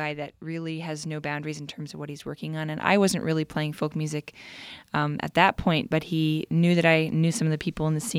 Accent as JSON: {"language": "English", "town": "Red Bluff", "region": "California", "country": "United States", "tie": "born or raised there", "also_born_or_lived": "Gerber, California / Boston", "moved": "as an adult", "lives_now": "New York City, United States", "said": "I grew up half in Gerber, California, and half in Red Bluff, California. So that's kind of where I'm from originally. And I then moved on to Boston and then now live in New York City."}